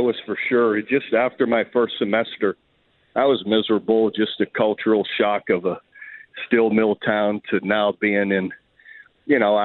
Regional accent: Youngstown, Ohio, United States; Oh, it was fantastic. Just the old steel mill town, you know, old neighborhoods.

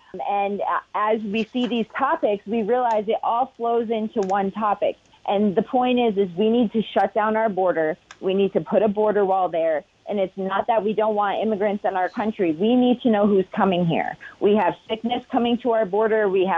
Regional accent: New York, United States; Yeah, so I grew up in New York, born and raised

